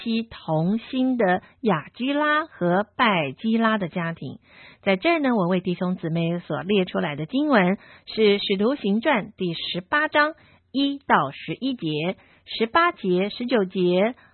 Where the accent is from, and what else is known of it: China